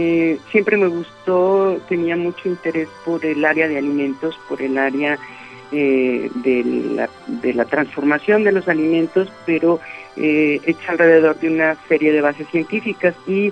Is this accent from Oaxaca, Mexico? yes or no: no; Aguascalientes, Mexico; yo soy originaria de la ciudad de Aguascalientes, yo nací en Aguascalientes